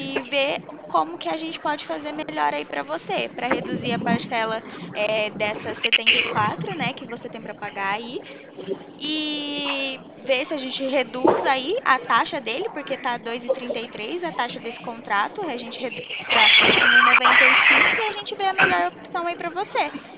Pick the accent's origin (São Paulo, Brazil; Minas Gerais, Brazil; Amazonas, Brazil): São Paulo, Brazil; Eu sou aqui do interior de São Paulo